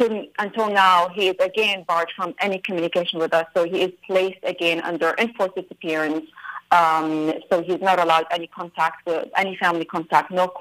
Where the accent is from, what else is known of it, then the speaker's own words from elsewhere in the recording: United States; And unfortunately, we are American citizens, so it is actually affecting us big time